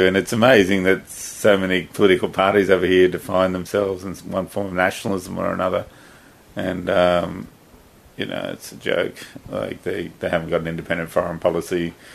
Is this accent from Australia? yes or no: yes; Australia; We're from the diaspora. So Karen was from Scotland, Ewan was from the States, and I was from Australia.